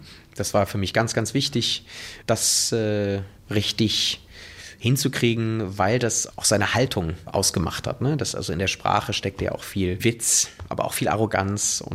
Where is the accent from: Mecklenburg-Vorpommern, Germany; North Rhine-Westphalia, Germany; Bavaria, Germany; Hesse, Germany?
North Rhine-Westphalia, Germany; Cologne; also ich am allerwenigsten als Kölner und Spanier, ne?